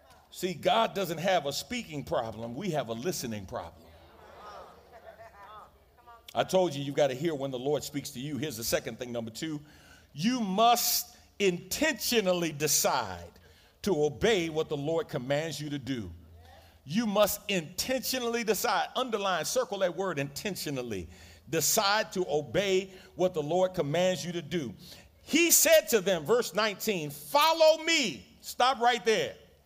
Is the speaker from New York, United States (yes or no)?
yes; New York, United States; I said, I'm from New York, and, you know, there's a lot of Chinese people in New York and a lot of first-generation Chinese people, a lot of immigrants.